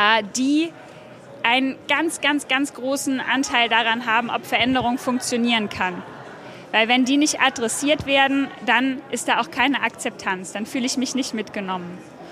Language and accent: German; North Germany, Germany; now in Köln, Germany; Ich bin stolze Norddeutsche, schwedisch im Herzen, in der Welt zu Hause, derzeit stationiert in Köln